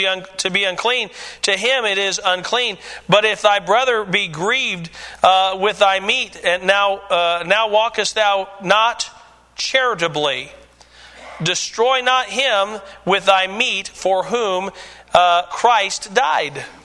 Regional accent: United States; It's my choice. I'm an American, amen?

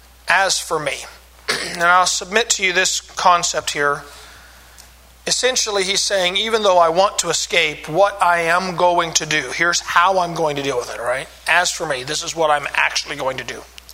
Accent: Kansas, United States; Now, I grew up in Kansas, and I grew up in a preacher's home.

